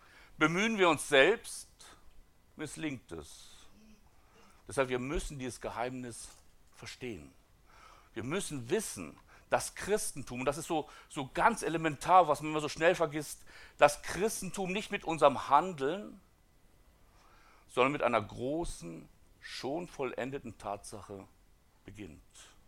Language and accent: German; Neuhaus an der Pegnitz, Bavaria, Germany; wir kommen aus Neuhaus an der Pegnitz, das ist ja gar nicht so weit von hier.